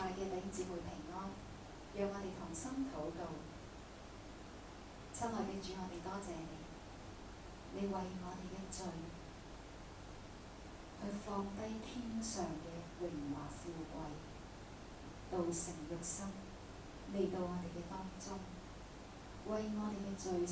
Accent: Hong Kong; 咁而我哋香港人咧，以往咧，我哋嘅復活節係點樣過咧？

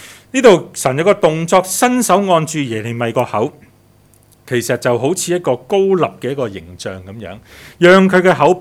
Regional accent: New Territories, Hong Kong; 我是新界人，啊，所以廣東很陌生的

